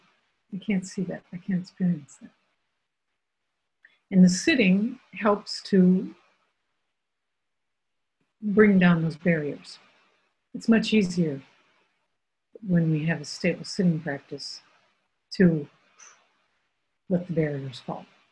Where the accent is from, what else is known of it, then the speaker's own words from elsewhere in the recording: United States; now in France; And I am American and live in France.